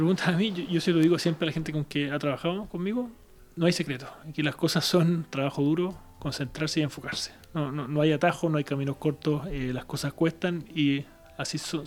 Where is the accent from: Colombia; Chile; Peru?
Chile; now in Valencia, Spain; Sí, bueno, yo soy chileno, tengo nacionalidad francesa también por el lado de mi familia.